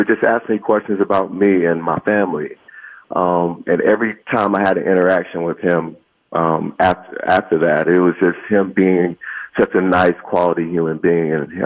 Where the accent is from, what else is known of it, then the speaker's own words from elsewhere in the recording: Huntsville, Alabama, United States; Obviously, growing up in Huntsville, all you knew of was Alabama and Auburn football.